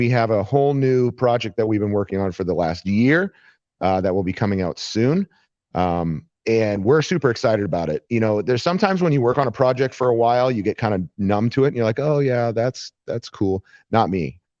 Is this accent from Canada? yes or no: yes; Canada; born there; also born or lived in United States; I was born in Canada, but I've spent my entire adult life in the United States. So we decided to move back to Canada to be close to some family